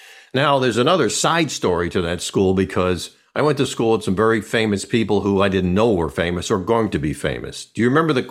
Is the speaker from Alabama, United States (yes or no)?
no; New Jersey, United States; We grew up in New Jersey. We were applying to colleges.